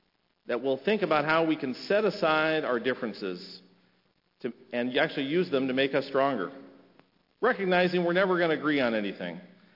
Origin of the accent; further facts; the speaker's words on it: Eugene, Oregon, United States; When I was growing up in Eugene, I remember that my dad often wore a pin